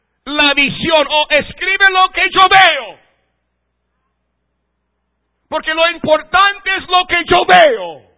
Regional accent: United States; Spanish is a second language; un negrito americano pastorando una iglesia de mexicanos, y yo no hablaba español

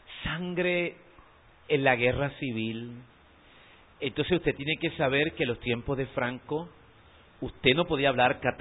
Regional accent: Puerto Rico; a nosotros que somos puertorriqueños, pero que somos en algunas cosas americanos

